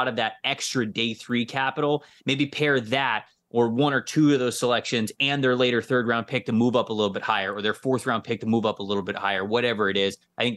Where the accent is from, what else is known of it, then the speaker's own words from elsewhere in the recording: Florida, United States; I'm from the Tampa Bay area, and I believe 2017 was my first season there. And I watched, even just as a native of the area, I watched some bad Buccaneers teams for a long, long time